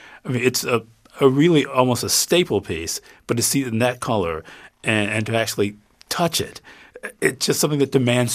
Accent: Detroit, Michigan, United States; and I'm from Detroit, which as far as I'm concerned, that's the Midwest too.

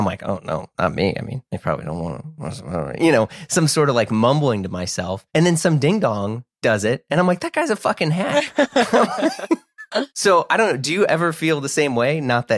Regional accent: United States; I grew up in a neighborhood like this and this and this, but like still I grew up in the United States.

